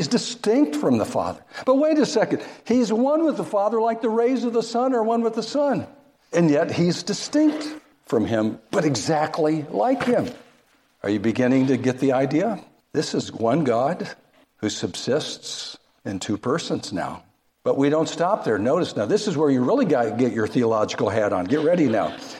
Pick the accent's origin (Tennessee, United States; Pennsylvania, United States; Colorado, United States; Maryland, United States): Pennsylvania, United States; Philadelphia; I'm from Philadelphia, and we have the Philadelphia Mint.